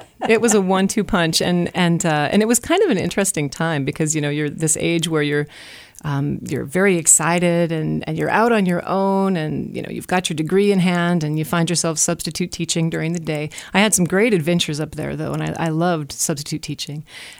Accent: North Dakota, United States; also born or lived in Whitefish, Montana; I was born in Whitefish, and that's where both my mother and father were from that area. And when I was about 4 and a half, they moved out to North Dakota to farm a family farm that was out there.

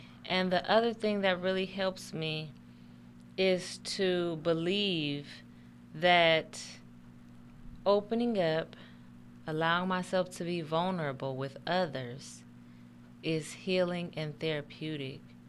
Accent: Oakland, California, United States; Even though I grew up in Oakland, the Bay Area, I'm a country girl at heart.

